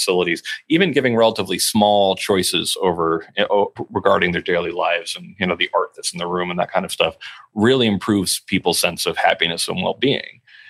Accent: Newtown, Connecticut, United States; since I grew up in near Newtown, Connecticut

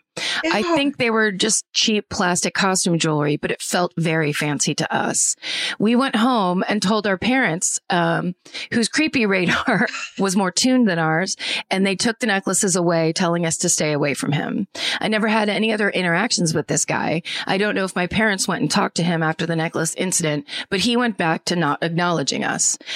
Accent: Farmington, New Mexico, United States; I grew up in Farmington, New Mexico. I don't know if we get that many emails from New Mexico.

